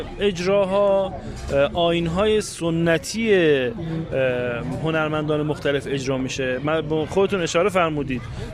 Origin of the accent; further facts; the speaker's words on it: Mashhad, Razavi Khorasan, Iran; من به عنوان یک مشهدی خیلی از این اطلاعات رو تا حالا نداشتم